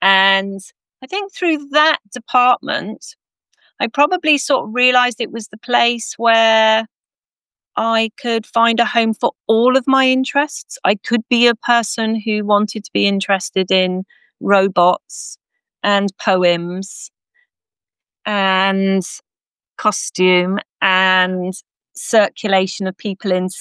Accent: London, United Kingdom; I'm actually from London. I live in London.

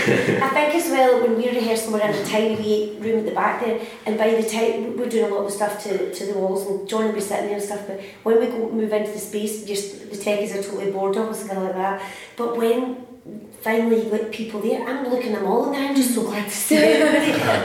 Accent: East Kilbride, Scotland, United Kingdom; When we were wee, I grew up in East Kilbride, and we used to go to them

